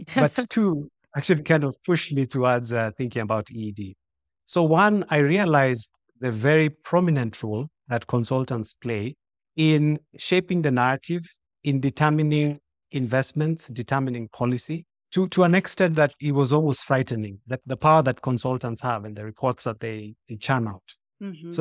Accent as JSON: {"language": "English", "region": "Nairobi", "country": "Kenya", "tie": "born or raised there", "said": "So I was born and raised in Nairobi, which is the capital city of Kenya. And I grew up in a place called Westlands, went to school in a place called Kileleshwa. I come from a very big family"}